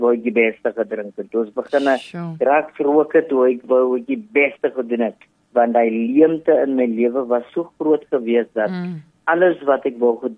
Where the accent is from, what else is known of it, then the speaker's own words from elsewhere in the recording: Lansdowne, Western Cape, South Africa; also born or lived in Hanover Park; Ek is gebore in Hanover Park, groot geword, in Lansdowne, en ons het so in 'n slaapkamer vertrek